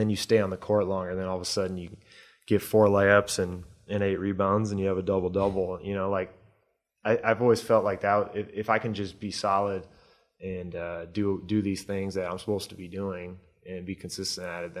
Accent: Midwest, United States; I'm from the Midwest and played in Oklahoma.

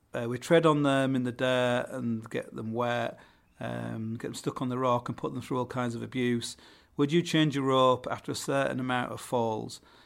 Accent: Hull, Yorkshire and the Humber, United Kingdom; I come from Hull. You know, I think it's something to do with the docks. I think my great granddad was a docker.

